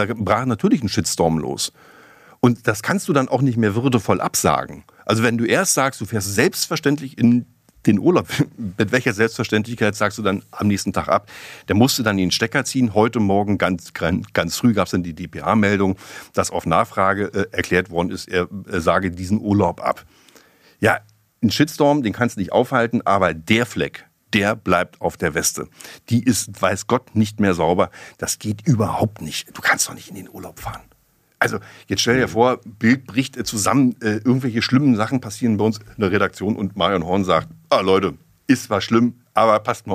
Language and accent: German; Brandenburg, Germany; Brandenburg, meine alte Heimat, sitzt da politisch in der Grütze